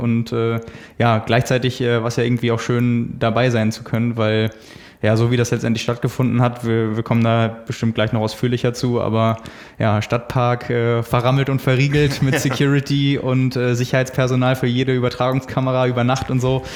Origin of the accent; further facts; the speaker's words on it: Hamburg, Germany; Also gerade für uns als Hamburger